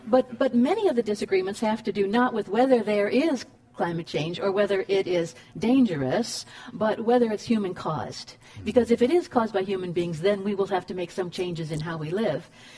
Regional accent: Cleveland, Ohio, United States; I grew up in Cleveland.

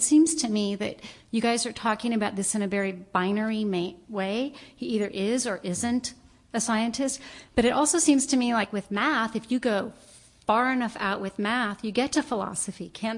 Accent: Berkeley, California, United States; I'm from Berkeley.

